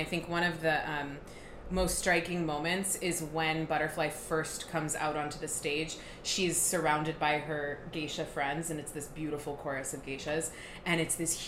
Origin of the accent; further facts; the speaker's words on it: San Diego, California, United States; born there; now in Pittsburgh, United States; I'm from the West Coast originally. So I was born in San Diego.